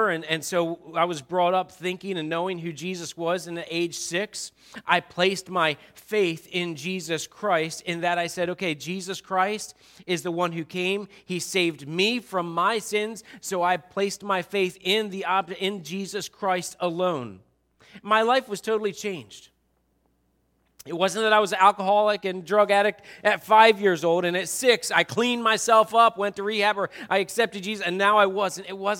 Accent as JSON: {"language": "English", "region": "Pennsylvania", "country": "United States", "tie": "born or raised there", "said": "So I grew up in Pennsylvania, and out back, I literally, this was on my mind, and I'm thinking, I believe in God."}